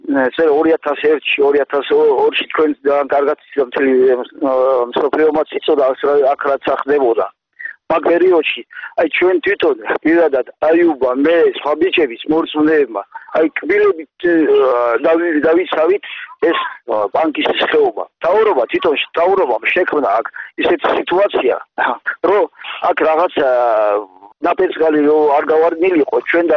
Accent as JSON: {"language": "Georgian", "region": "Kakheti", "country": "Georgia", "tie": "born or raised there", "said": "ჩვენ ძალიან გვიყვარს ქრისტე ერს საქართველო, ჩვენ აქ დავიბადეთ, გავიზარდეთ"}